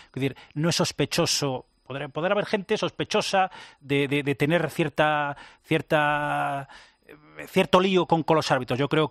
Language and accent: Spanish; Vigo, Galicia, Spain; Soy de Vigo. En Vigo solo hay el Celta.